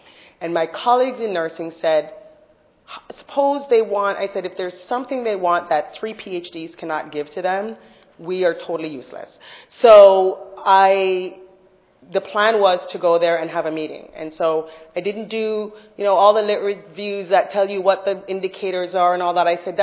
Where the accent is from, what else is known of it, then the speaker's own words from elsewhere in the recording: Jamaica; So I grew up in Jamaica. I grew up in a town that is a place where Peace Corps people like to hang out and people from other countries that like to do development work. And I grew up 45 years ago.